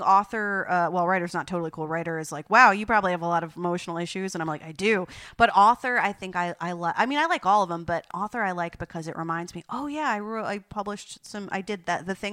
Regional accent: Flemington, New Jersey, United States; But I think I grew up in Flemington

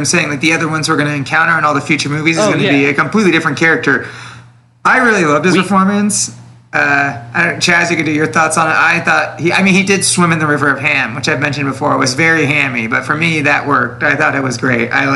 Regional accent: California, United States; But that's just me, because I was raised in the Bay Area, so I'm like, that would be cool.

